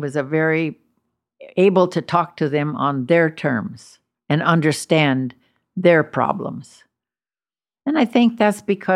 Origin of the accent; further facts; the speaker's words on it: United States; And me, I'm American, so didn't travel that way.